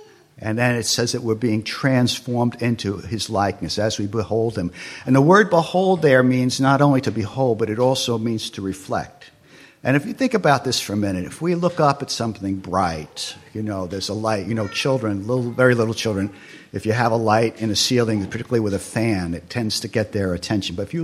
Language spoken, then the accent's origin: English; United States; I'm an American. I don't bow to anybody, you know.